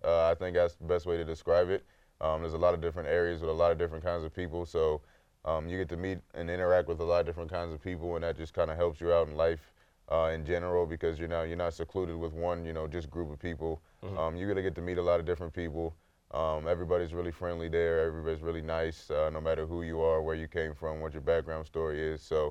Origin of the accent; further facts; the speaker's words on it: Silver Spring, Maryland, United States; now in Washington, United States; It's really nice, about 5 minutes outside of D.C. I live there practically my whole life. I actually live in D.C. now, in Northeast D.C.